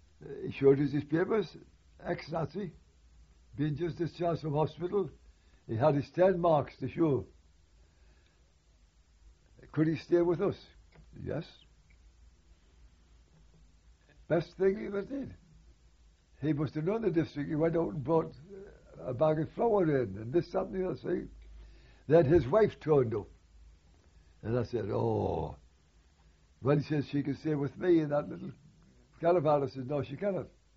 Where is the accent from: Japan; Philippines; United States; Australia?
Australia; We are wearing a British uniform, all the Australians.